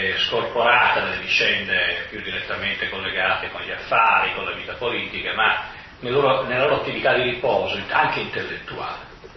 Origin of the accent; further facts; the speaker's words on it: Lombardy, Italy; now in Modena, Italy; essendo poi io lombardo ma abitando ormai a Modena da più di 20 anni